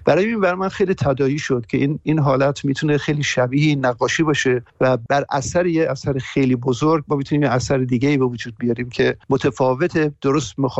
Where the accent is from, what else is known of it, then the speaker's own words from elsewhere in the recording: Mashhad, Razavi Khorasan, Iran; moved away as an adult; also born or lived in Tehran; و از ایران 40 سال پیش اومدم بیرون. اصلیتم مال مشهده و تهران گراب کردم دوره دانشگاه و اینا رو، ولی خیلی جوان بودم که اومدم بیرون